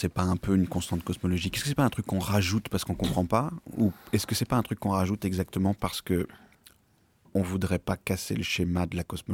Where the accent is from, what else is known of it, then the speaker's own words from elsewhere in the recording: Occitanie, France; je viens du Gévaudan. … sont du Gévaudan depuis toujours. Enfin, ça s'appelle la Lozère maintenant, mais c'est le Gévaudan.